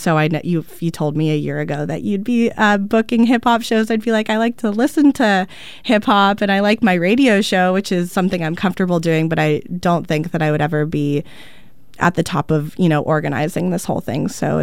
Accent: Los Angeles, California, United States; now in Portland, United States; I am not from Portland. I got a scholarship to school up here a long time ago, so I've lived up here for 7 years. I don't really plan on leaving for a while. I love it here. I'm originally from LA.

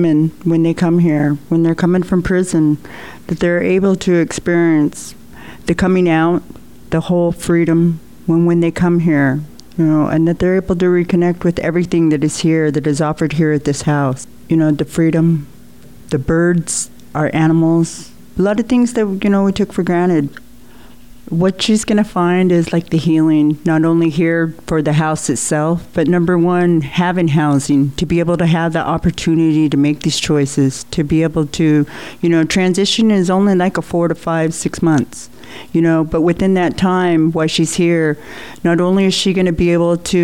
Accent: Klamath Falls, Oregon, United States; Where I came from, I'm originally from Klamath Falls

